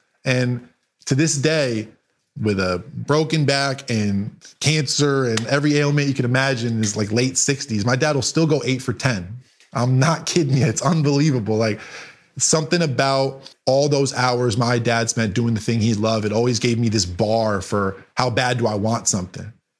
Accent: Connecticut, United States; I grew up in Connecticut.

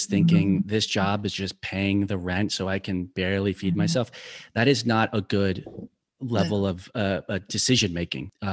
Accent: the South, United States; And as someone growing up in the South, I would love to hear what … means to you.

